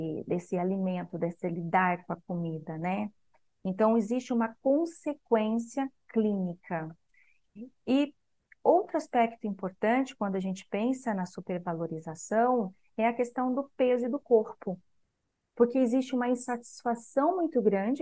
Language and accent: Portuguese; São Paulo, Brazil; now in Juiz de Fora, Brazil; eu sou nutricionista, eu moro aqui em Juiz de Fora há 22 anos, mas eu sou paulista, então eu tenho toda a minha formação no estado de São Paulo.